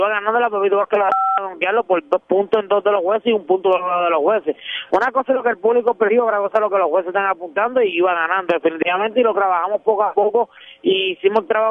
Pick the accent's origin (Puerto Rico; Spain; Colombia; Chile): Puerto Rico; Juncos; also born or lived in Rio Piedras; Yo soy de Junco, bueno, dicen que uno es donde uno nace. Yo nací en Río Piedras, Puerto Rico.